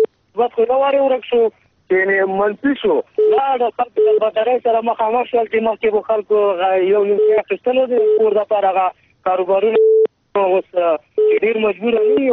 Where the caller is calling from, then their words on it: Paktia, Afghanistan; زادران څه ستاریخ زازم دي پکتیا ولایت